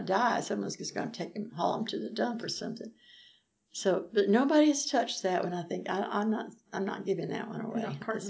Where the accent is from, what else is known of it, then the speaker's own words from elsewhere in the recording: United States; now in United Kingdom; here I'm an American, and some Americans say, well, we don't have anything to do with that queen.